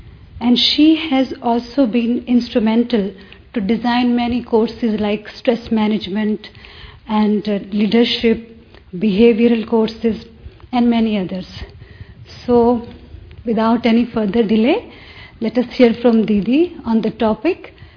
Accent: Delhi, India; I'm from Delhi

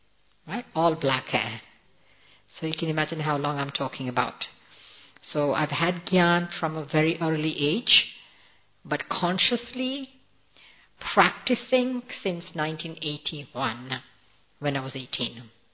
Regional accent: England, United Kingdom; I'm originally from England

